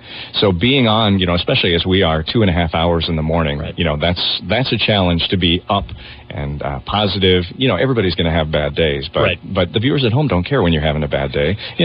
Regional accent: Topeka, Kansas, United States; I'm originally from Topeka, Kansas.

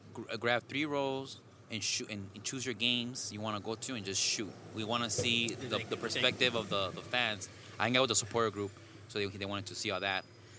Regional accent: Lynwood, California, United States; Well, I'm from Southeast LA, little beautiful city.

